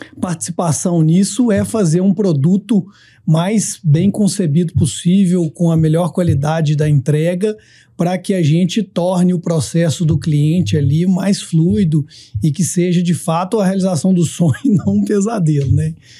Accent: Belo Horizonte, Minas Gerais, Brazil; Eu sou mineiro, belo horizontino, assim como o Gabriel, meu sócio, também.

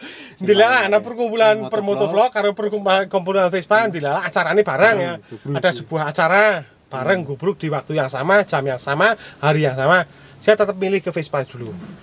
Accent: Wonosobo, Central Java, Indonesia; Saya dari Wonosobo dari mau ke Jogja 2 jam.

